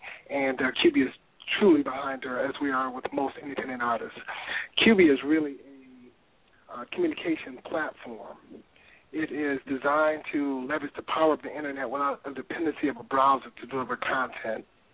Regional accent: Detroit, Michigan, United States; You're in Detroit, which I'm from Detroit, so I hate Detroiters.

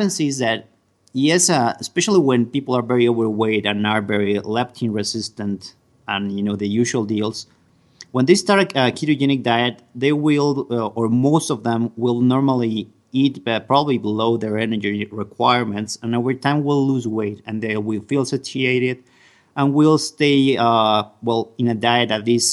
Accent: Mexico; basically because I'm from Mexico. I live in Mexico

